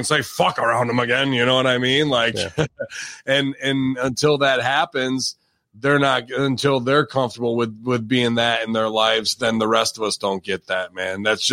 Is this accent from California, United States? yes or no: no; Boonville, New York, United States; series in Boonville, New York, 46,000 people. So I always see my dad as a leader. He's a fire chief in my hometown too.